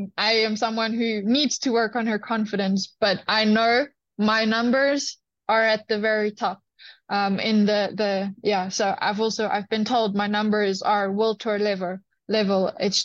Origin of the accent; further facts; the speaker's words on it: Bloemfontein, Free State, South Africa; Although I know I come from Bloemfontein, I'm still a climber.